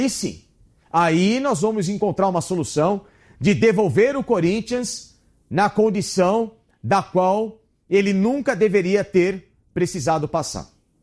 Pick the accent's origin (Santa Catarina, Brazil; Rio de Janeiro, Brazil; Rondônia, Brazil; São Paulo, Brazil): São Paulo, Brazil; porque eu sou do Tatuapé, eu posso falar muito bem.